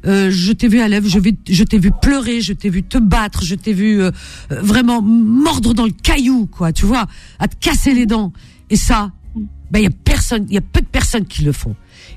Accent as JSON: {"language": "French", "country": "Algeria", "said": "tous on a de la famille en Algérie en tant qu'Algérien"}